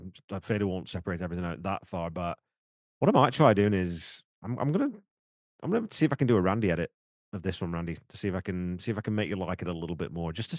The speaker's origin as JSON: {"language": "English", "town": "Wigan", "region": "North West England", "country": "United Kingdom", "said": "Look, dude, I'm from Wigan. We're called the Pie Eaters. That's our nickname in Wigan."}